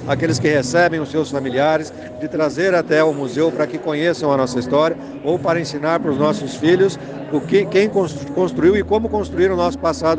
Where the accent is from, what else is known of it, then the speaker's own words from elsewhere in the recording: Cascavel, Paraná, Brazil; born there; Eu nasci em Cascavel, né? Eu sou nascido em Cascavel